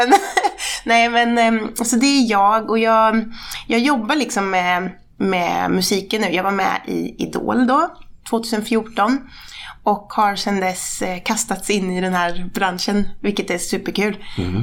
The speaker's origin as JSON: {"language": "Swedish", "town": "Mörtfors", "region": "Kalmar County", "country": "Sweden", "tie": "born or raised there", "also_born_or_lived": "Oskarshamn", "said": "Jag är 22 år, artist, låtskrivare, och jag kommer från en småstad som heter Oskarshamn. Eller jag är uppvuxen i Mörtfors faktiskt. Det ligger norr om, jätteliten by liksom."}